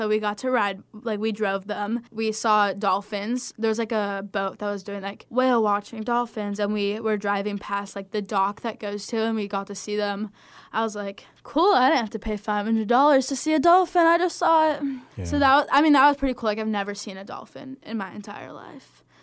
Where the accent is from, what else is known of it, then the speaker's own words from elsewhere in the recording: United States; To me, like, just because I grew up in America, smoking cigarettes was kind of gross.